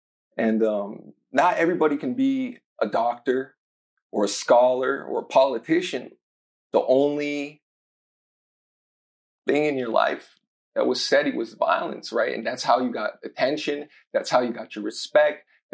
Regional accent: Baton Rouge, Louisiana, United States; Like, I grew up in Baton Rouge, Louisiana, like I said, and nobody looked like me.

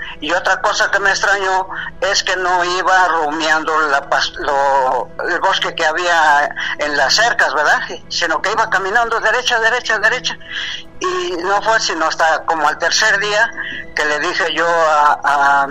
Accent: Sultepec, State of Mexico, Mexico; este sucedió allá en mi pueblo, allá se llama Sultepec, Estado de México.

